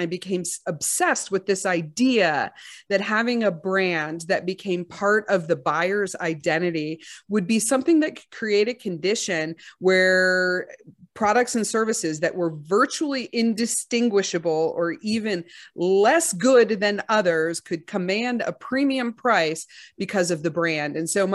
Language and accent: English; Texas, United States; I'm from Texas.